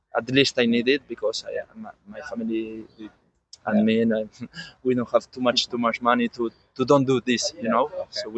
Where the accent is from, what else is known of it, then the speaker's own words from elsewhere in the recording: Valencia, Valencian Community, Spain; I'm from Valencia, and it's really, really traditional.